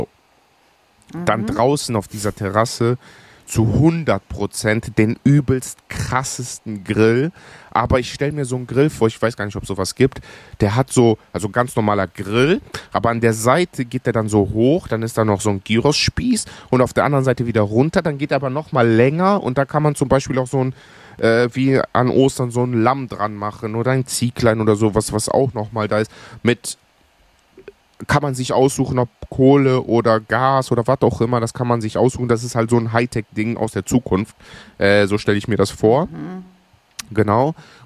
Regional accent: Greece

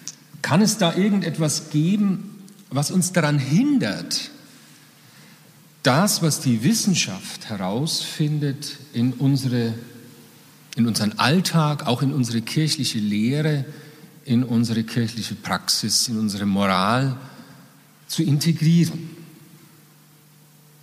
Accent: Mainz, Rhineland-Palatinate, Germany; Als Mainzer

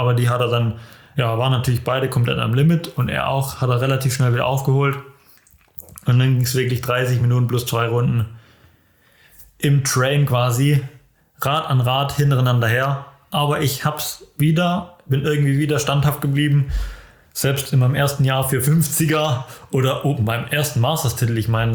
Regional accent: Germany; ich als Deutscher natürlich, beziehungsweise ja fast schon oder damals eigentlich schon halbes Heimrennen.

